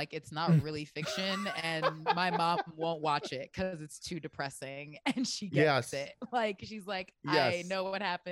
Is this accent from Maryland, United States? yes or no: yes; Baltimore, Maryland, United States; born there; I do. I was born in Baltimore.